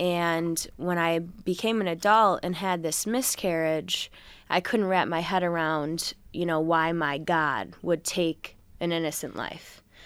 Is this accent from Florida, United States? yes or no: no; Brockport, New York, United States; also born or lived in Rochester; So I was actually born in Rochester. I am adopted, and I ended up living with a great family that I'm very fortunate to have in Brockport, New York, and that's where I was raised